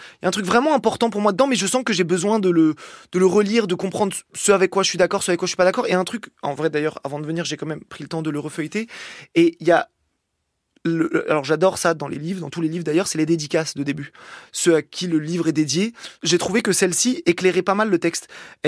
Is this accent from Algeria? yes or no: yes; Algeria; Et en plus, moi, en tant qu'Algérien